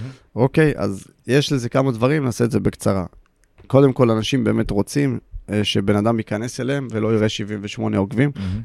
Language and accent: Hebrew; Karmiel, Northern District, Israel; born there; התחלתי בקטן בקרמיאל, העיר שנולדתי